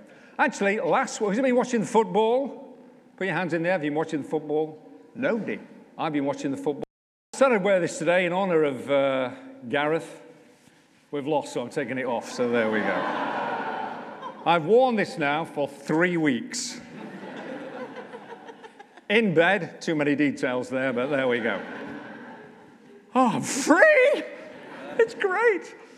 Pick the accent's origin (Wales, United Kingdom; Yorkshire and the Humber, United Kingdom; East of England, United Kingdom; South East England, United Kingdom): Yorkshire and the Humber, United Kingdom; Sheffield; I was a pagan. I was a lad from Sheffield. I wouldn't read the Bible.